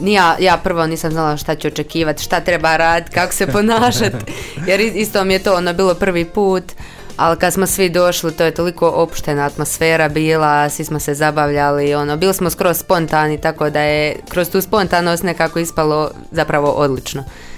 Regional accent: Ljubuški, Federation of Bosnia and Herzegovina, Bosnia & Herzegovina; ja sam iz Ljubuškog i ono, nekako iz početka je bilo najmanje Ljubušaka

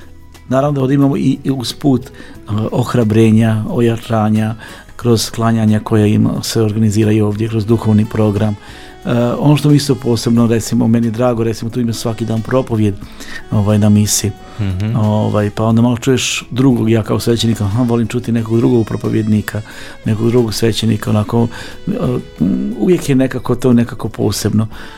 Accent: Subotica, Vojvodina, Serbia; imamo mi Bunarić gore kod nas u Subotici

